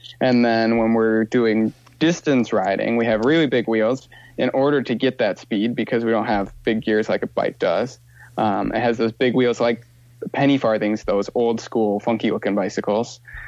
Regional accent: Wisconsin, United States; And I'm from Wisconsin, and that was happening in Michigan that summer.

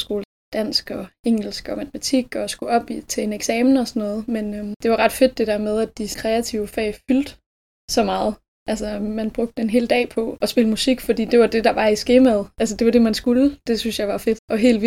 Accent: Algen, Central Denmark Region, Denmark; Jeg er fra en lille by, der hedder Algen, som ligger sådan omkring ved Skanderborg-området.

